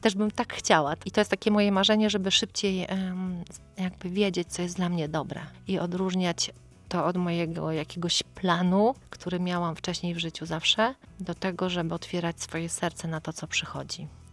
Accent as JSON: {"language": "Polish", "region": "Warmian-Masurian Voivodeship", "country": "Poland", "lives_now": "Tricity, Poland", "said": "Chociaż pochodzę z Mazur, to ja już w tej pięćdziesiątce jestem tu u siebie."}